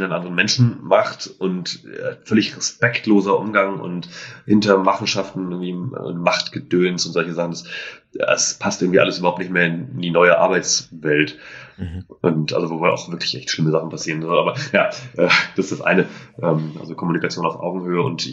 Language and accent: German; Itzehoe, Schleswig-Holstein, Germany; ich komme ursprünglich aus Itzehoe, Kreis Steinburg in Schleswig-Holstein.